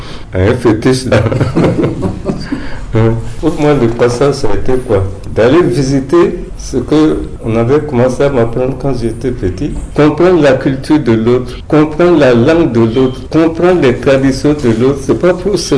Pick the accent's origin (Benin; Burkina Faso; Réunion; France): Burkina Faso; Kibidoué; Je suis de Glassoba, on dit maintenant. Sinon, c'est Kibidoué.